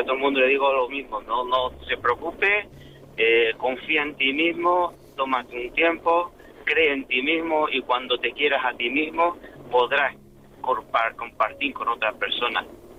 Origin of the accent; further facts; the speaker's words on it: Andalusia, Spain; now in Pamplona, Spain; Yo, bueno, soy andaluz, pero vivo en Pamplona.